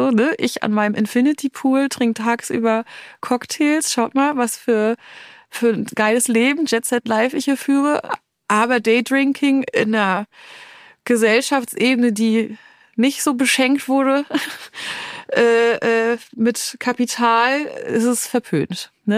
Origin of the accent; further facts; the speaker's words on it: Rostock, Mecklenburg-Vorpommern, Germany; Oh, also ich komme ja aus Rostock